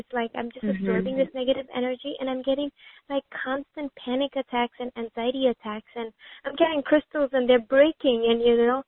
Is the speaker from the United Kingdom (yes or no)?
no; Monrovia, Montserrado, Liberia; now in United States; I'm an Indian girl. Like, I'm Hindu and Indian and, you know, born and raised in Liberia, in Monrovia, in West Africa. And I'm here to study at NYU